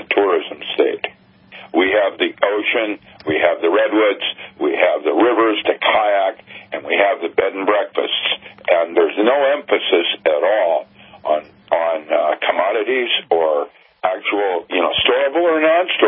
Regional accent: Washington, United States; I grew up in Washington.

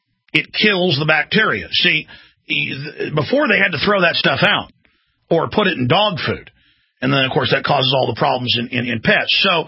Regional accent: Rockwall, Texas, United States; born or raised there

